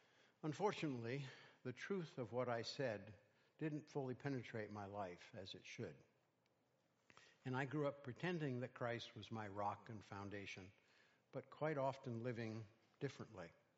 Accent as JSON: {"language": "English", "region": "California", "country": "United States", "tie": "born or raised there", "said": "the church I grew up in the San Joaquin Valley. It was a traditional church, a Mennonite church, believe it or not"}